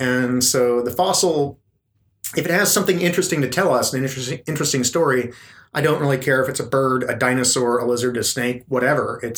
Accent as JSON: {"language": "English", "region": "Alaska", "country": "United States", "tie": "born or raised there", "said": "I grew up in Alaska, right on the coast"}